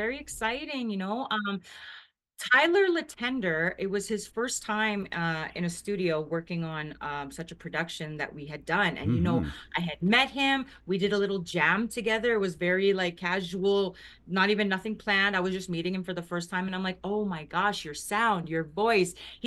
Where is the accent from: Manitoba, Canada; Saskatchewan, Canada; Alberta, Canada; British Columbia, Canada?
Alberta, Canada; Big Stone Cree Nation; I'm from Big Stone Cree Nation in Northern Alberta, Canada. I'm Woodland Cree.